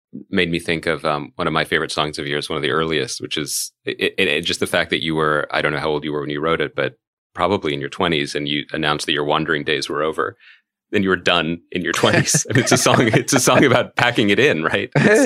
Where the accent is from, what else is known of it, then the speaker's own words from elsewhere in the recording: Philadelphia, Pennsylvania, United States; Mentioned before, I was telling you that I'm from Philadelphia.